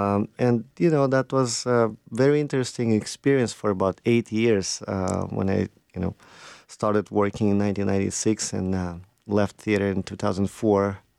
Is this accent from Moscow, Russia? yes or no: yes; Moscow, Russia; English is a second language; now in Charlotte, United States; I'm originally from Russia, from Moscow, and I live in Charlotte for about 12 years.